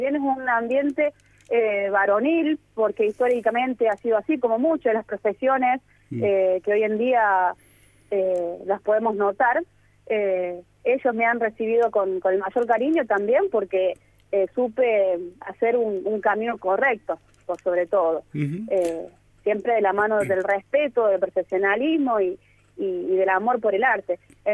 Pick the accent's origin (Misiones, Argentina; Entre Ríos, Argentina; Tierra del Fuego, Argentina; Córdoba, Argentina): Córdoba, Argentina; yo soy de un pueblo del centro prácticamente de la provincia, ahí ya cerca también de Santa Fe. Pero bueno, mi pueblito es un pueblito agrario de la ruta de Mercosur, por la ruta 158, a 50 kilómetros de Villa María, 200 de la capital.